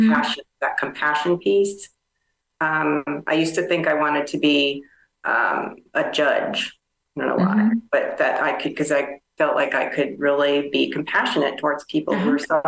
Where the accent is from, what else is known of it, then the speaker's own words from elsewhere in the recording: Midwest, United States; I grew up in the Midwest, you know, across from a corn and soybean field, you know, dirt road. We didn't live on a farm, but we're surrounded by farms.